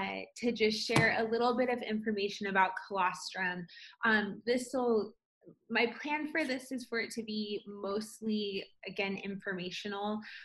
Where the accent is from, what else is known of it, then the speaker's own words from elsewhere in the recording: South Dakota, United States; I am Sisseton Wahpeton from South Dakota